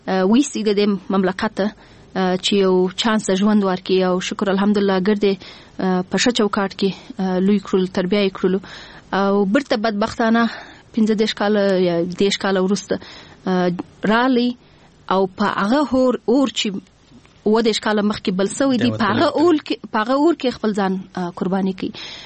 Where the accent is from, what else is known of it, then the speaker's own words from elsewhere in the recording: Afghanistan; also born or lived in Pakistan / United States; او دا وایم چې په امریکا کې ومه ګرد عمر به ما دا فکر کوي چې زه افغان یم.